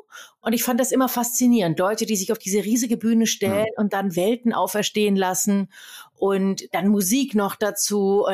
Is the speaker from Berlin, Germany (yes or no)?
no; Meiningen, Thuringia, Germany; ich bin in Meiningen geboren und in der Nähe von Meiningen aufgewachsen.